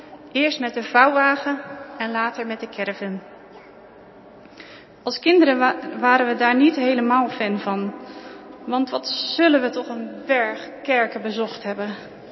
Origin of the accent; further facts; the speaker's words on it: Naaldwijk, South Holland, Netherlands; also born or lived in Vlaardingen; Ik ben geboren in Vlaardingen, maar met 2 maanden zijn we verhuisd naar Naaldwijk. Dus mijn eerste herinneringen zijn daar.